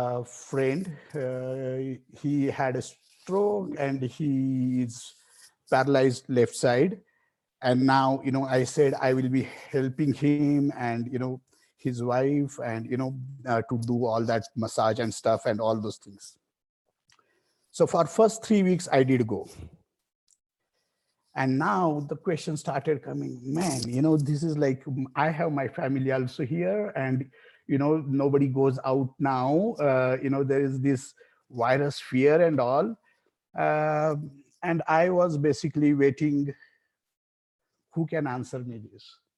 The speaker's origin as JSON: {"language": "English", "town": "Denver", "region": "Colorado", "country": "United States", "said": "I'm from Denver, by the way."}